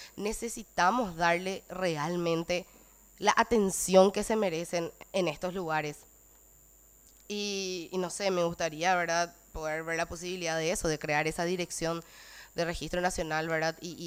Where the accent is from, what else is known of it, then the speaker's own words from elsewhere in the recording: Paraguay; Porque como paraguayos, todos, ellos habrán hecho una promesa y nosotros también, como ciudadanos, precisamos de que ellos se sigan manteniendo firmes.